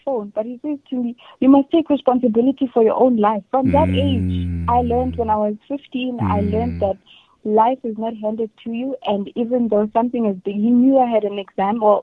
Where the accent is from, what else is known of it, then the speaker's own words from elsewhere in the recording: Zimbabwe; born there; Me, I was born in Zimbabwe.